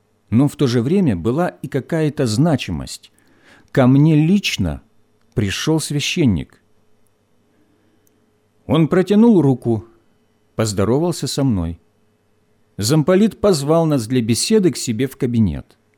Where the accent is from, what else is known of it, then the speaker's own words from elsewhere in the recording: Ukraine; потому что я родом с Украины.